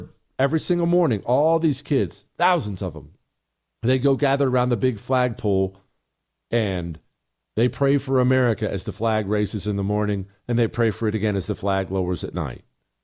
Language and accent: English; Montana, United States; I've been to Ennis several times because I grew up in Montana